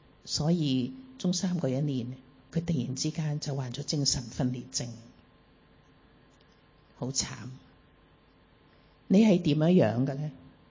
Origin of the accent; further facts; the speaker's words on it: Hong Kong; 我是从城寨出来的，即系我住喺城寨嘅，我细个嗰阵时。